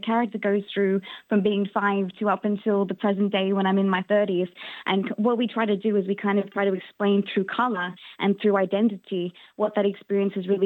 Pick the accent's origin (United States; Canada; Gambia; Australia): Australia; the greatest thing about being Australian is that we come from like a heritage that knows that storytelling is the best way to explain what our experiences is